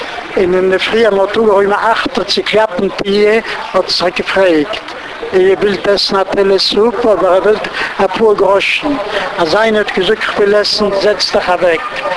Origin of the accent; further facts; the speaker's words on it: Łódź, Łódź Voivodeship, Poland; born there; German is a second language; Ich bin geboren in Lodz 925